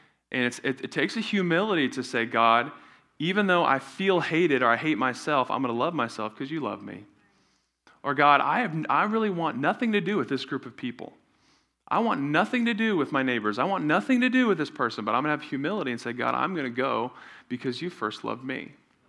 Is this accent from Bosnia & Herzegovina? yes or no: no; New Zealand; when I was growing up in New Zealand, I played high school rugby